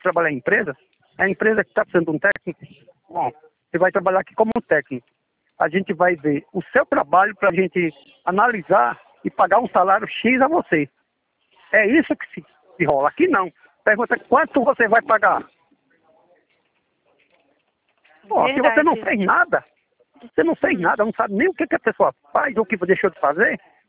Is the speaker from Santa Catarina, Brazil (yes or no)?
yes; Santa Catarina, Brazil; born there; Natural do Rio de Janeiro. Eu nasci em Santa Catarina e fui registrado nessa cidade do Rio Grande do Norte.